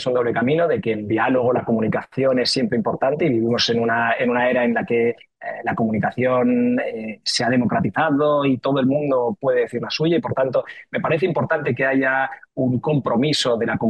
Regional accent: Spain; vivir con absoluta normalidad en mi país, que es España, que es tu país

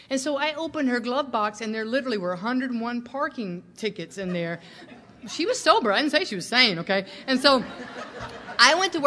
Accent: Mississippi, United States; now in Los Angeles, United States; when I came here, I had been growing up in Mississippi, backwoods Mississippi.

